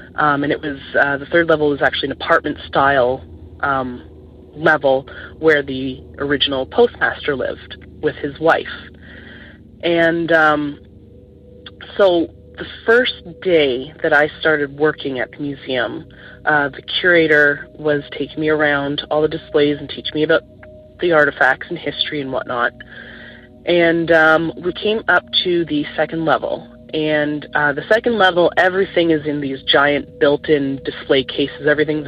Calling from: Ontario, Canada

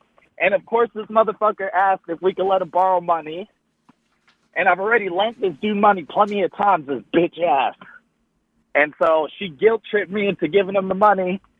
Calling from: Oceanside, California, United States; from Oceanside, California.

